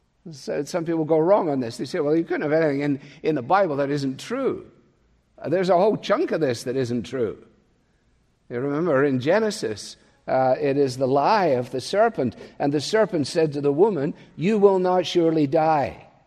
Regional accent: Scotland, United Kingdom; Growing up in Scotland

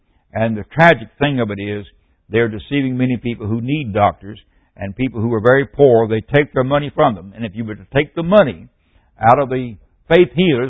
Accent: Mississippi, United States; I'm from Mississippi, and we talk slow in Mississippi, and we also think slow.

